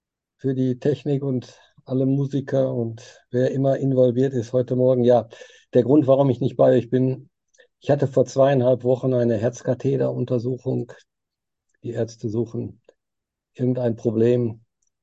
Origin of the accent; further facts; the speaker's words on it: Hattingen, North Rhine-Westphalia, Germany; herzliche Grüße auch aus meiner Heimatgemeinde hier in Hattingen an der Ruhr, Ennepe-Ruhr-Kreis